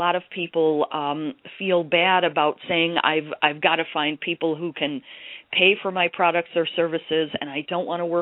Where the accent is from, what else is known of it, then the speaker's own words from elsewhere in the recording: Detroit, Michigan, United States; for example, I am originally from Detroit